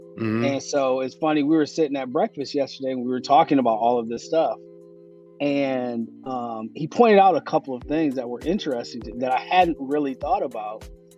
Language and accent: English; Muskegon, Michigan, United States; now in Los Angeles, United States; Yeah, so, you know, I'm born and raised in Muskegon, right there off Apple. Been in L.A. for, 13, 14 years.